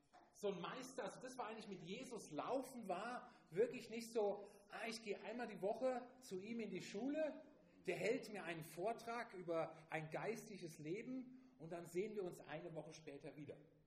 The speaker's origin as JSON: {"language": "German", "region": "North Rhine-Westphalia", "country": "Germany", "said": "ich komme ja auch aus dem Karneval. Ich komme nur ein bisschen südlicher. Also, wir gehören mehr zum Kölner Raum, wo ich herkomme."}